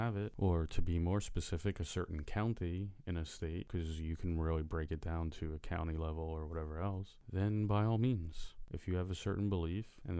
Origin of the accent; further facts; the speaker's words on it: the South, United States; accent: Southern; Or Nikki doesn't like my southern accent